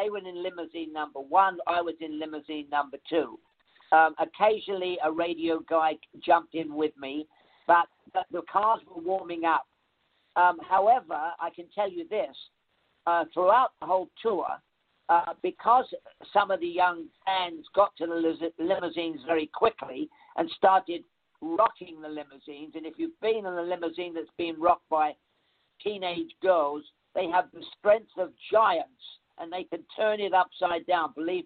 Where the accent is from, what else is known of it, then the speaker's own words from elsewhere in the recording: London, United Kingdom; I came from the East End of London